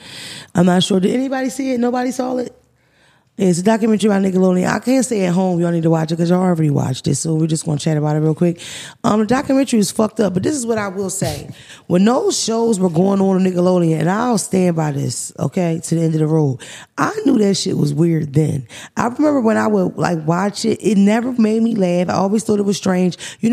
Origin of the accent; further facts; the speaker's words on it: Philadelphia, Pennsylvania, United States; Plus, I'm from Philly. Everybody raps in Philly.